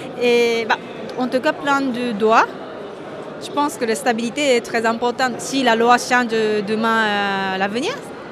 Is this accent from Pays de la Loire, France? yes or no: no; Paris, Île-de-France, France; moi je n'habite pas ici, je viens de Paris.